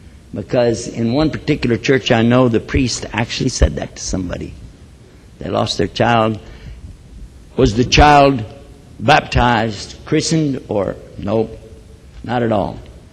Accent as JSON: {"language": "English", "region": "Texas", "country": "United States", "said": "I'm from Texas. I'm the last guy you want to take His word for."}